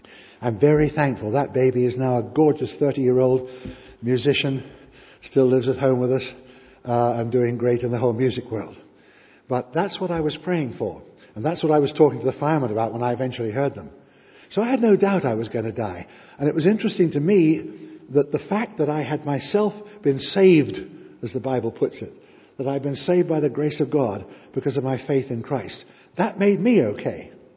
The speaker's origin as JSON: {"language": "English", "region": "England", "country": "United Kingdom", "said": "And then I thought, no, I'm an English public school boy."}